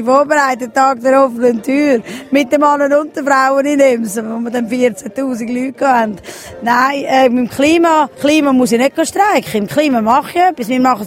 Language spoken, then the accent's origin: German; Graubünden, Switzerland; dass man als Bündner sowieso gerade muss sagen, kein Rahmenvertrag